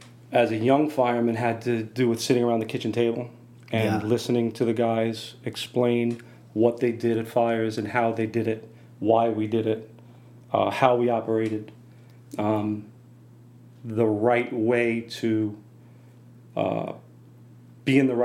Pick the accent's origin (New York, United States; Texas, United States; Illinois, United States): New York, United States; Mineola; Grew up out on Long Island, Mineola, small town, about 6 or 7 miles from the Queens border.